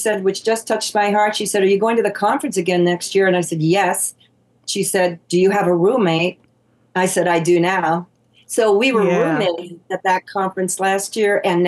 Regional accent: Wyoming, United States; You know, here I'm from Wyoming and we're in Michigan.

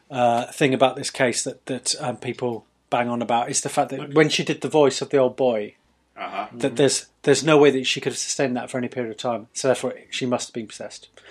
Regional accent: England, United Kingdom; I'm not just essentially English. I'm English.

